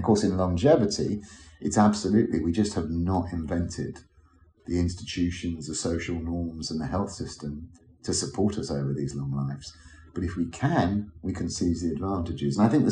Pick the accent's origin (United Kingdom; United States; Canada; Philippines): United Kingdom; London; born there; I was born in London.